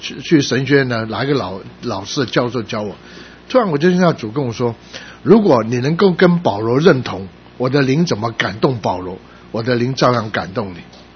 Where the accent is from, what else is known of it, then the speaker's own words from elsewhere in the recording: Guangdong, China; 我们广东人啊，讲恨的时候不见得讲恨呢